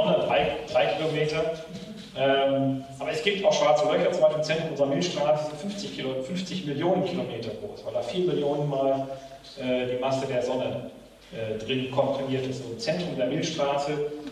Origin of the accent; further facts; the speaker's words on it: Frechen, North Rhine-Westphalia, Germany; Wir kommen aus der Frechener Nähe von Köln. Da wohne ich auch heute noch. Und bin aber am Lehrstuhl in Holland, in Winwegen.